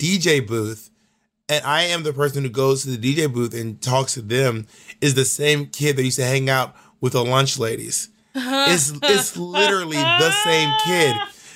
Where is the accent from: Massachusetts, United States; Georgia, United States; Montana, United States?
Georgia, United States; also born or lived in Alabama / Mississippi; now in New York City, United States; But I am a Southerner. I was born and raised in Georgia. And I was raised in Alabama and Mississippi, too. But I just don't have a Southern accent.